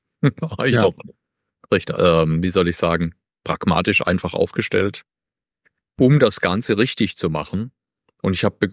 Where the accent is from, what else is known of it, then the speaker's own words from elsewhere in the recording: Germany; wie ich 2012 wieder nach Hause kam, nach Deutschland oder in mein Heimatland kam